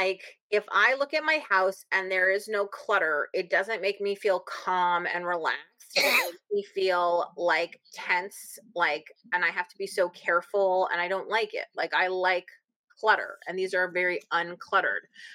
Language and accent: English; Massachusetts, United States; It's just for fun because I'm from Massachusetts, so I like to brag about that.